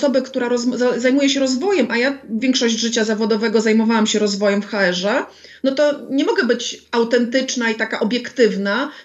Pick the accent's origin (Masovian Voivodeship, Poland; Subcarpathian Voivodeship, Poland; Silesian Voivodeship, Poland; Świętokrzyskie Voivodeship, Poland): Masovian Voivodeship, Poland; Warsaw; teraz jestem w Sopocie, a jestem z Warszawy